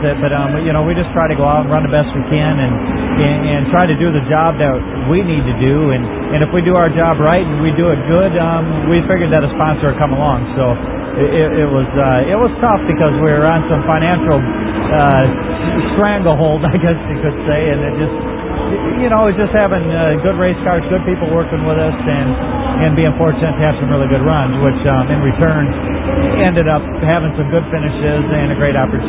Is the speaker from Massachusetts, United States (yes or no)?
no; Michigan, United States; And you know, where I grew up in Michigan, I only ran one night a week